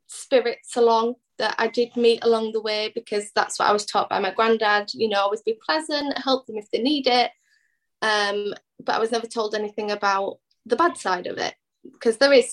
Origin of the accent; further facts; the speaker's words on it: Bradford, Yorkshire and the Humber, United Kingdom; when I was about, I'd say 10, I moved to a different side of the country. I moved from Bradford to East Yorkshire, right on the coast